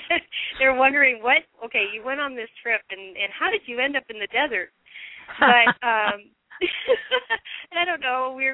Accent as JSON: {"language": "English", "region": "Minnesota", "country": "United States", "tie": "born or raised there", "said": "it was just living in a marina really reminded me of the small town I grew up in Minnesota, that, you know, people know who you are."}